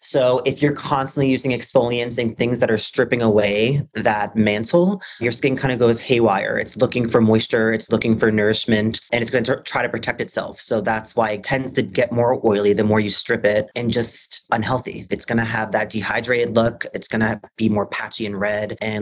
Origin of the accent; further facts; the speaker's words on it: New Jersey, United States; So I grew up in Jersey Shore. So no one ever told me about like sun protection because my family was like putting babe oil on with like, the reflectors.